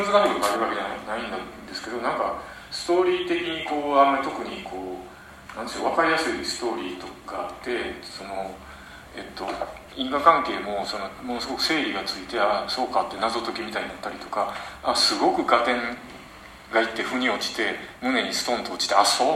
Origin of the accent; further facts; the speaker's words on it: Osaka, Japan; accent: Osaka dialect; 私も一応大阪弁のスピーカーなんで